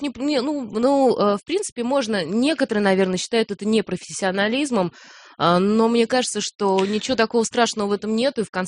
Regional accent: Novosibirsk, Novosibirsk Oblast, Russia; когда я приехала, я сама из Новосибирска, у меня был говор. Мне казалось, что у меня говор был.

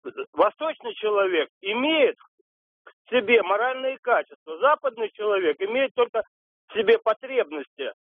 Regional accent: Saint Petersburg, Russia; Я из Санкт-Петербурга.

